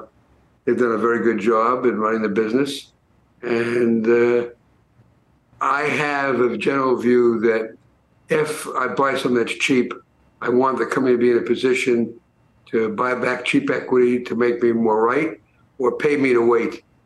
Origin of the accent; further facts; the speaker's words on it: New York City, New York, United States; I grew up in the Bronx, and there used to be an old man that came around with a carriage and a laundry bag full of pretzels.